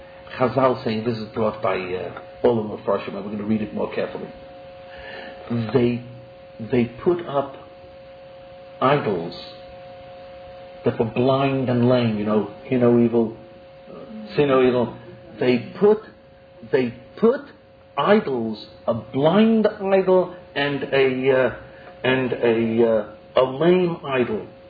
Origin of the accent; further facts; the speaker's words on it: United States; But for us, we were raised in America, a gutter was something, you know, the street